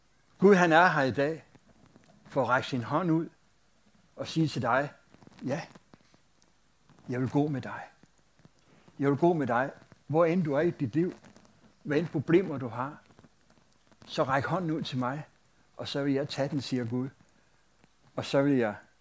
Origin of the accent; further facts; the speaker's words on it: Hillerød, Capital Region of Denmark, Denmark; jeg er opvokset i Hillerød. Og da jeg opvoksede i Hillerød, der boede jeg cirka 2 kilometer fra en højskole, der hed Luthers Missionsforeningens Højskole.